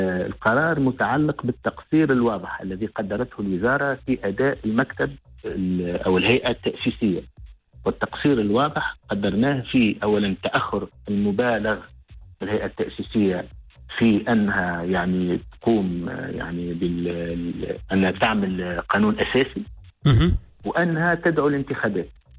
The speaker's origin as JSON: {"language": "Arabic", "country": "Tunisia", "said": "بلادنا تونس"}